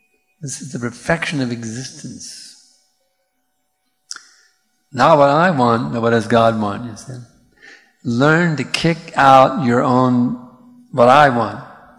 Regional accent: Missouri, United States; born there; Actually, there's a state called Missouri in the U.S. I was born in Missouri, so I was born in misery, you see.

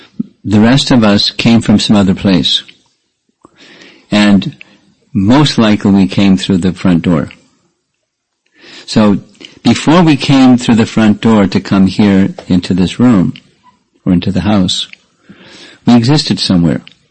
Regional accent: United States; In my case, I grew up in America, and I didn't have any devotee kids to grow up with.

